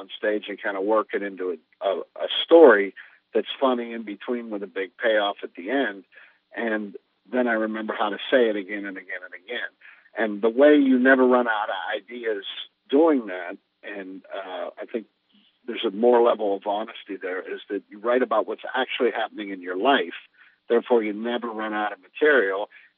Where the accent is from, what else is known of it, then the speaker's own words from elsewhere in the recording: Pittsburgh, Pennsylvania, United States; Originally Pittsburgh, Pennsylvania.